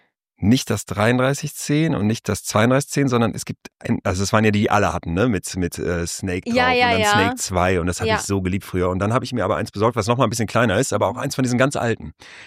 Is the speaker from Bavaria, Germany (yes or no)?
no; Solingen, North Rhine-Westphalia, Germany; ich bin dann nach Köln in Solingen groß geworden.